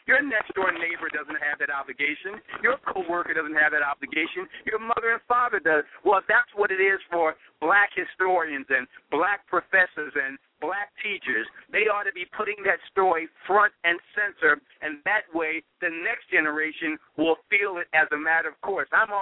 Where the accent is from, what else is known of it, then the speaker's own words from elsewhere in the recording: Philadelphia, Pennsylvania, United States; I was born and raised in Philly. I went to one of the best schools in the country, Masterman, located in Philadelphia.